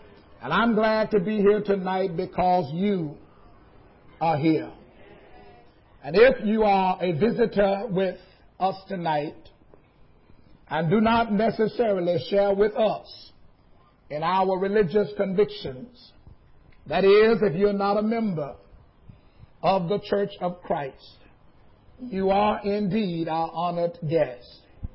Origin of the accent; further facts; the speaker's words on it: Greenville, Mississippi, United States; now in Pontiac, United States; Now, I preach in Pontiac, Michigan, but I'm originally from Greenville, Mississippi, and that's in the Deep South.